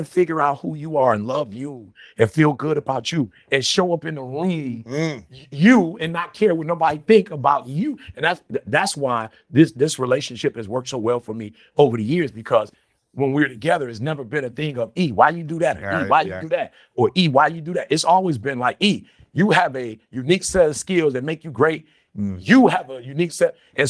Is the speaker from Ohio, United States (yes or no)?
no; Detroit, Michigan, United States; born or raised there